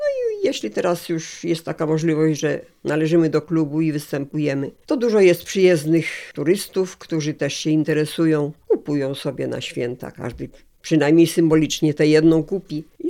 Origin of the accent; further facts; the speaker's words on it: Lublin Voivodeship, Poland; Ja pochodzę z Lubelszczyzny, to można nazwać, że to wzory lubelskie.